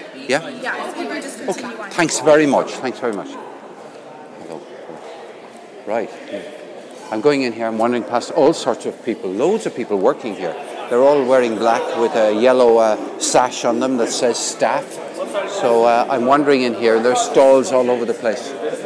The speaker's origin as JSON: {"language": "English", "town": "Limerick", "region": "Munster", "country": "Ireland", "tie": "born there", "said": "I was born in Limerick myself."}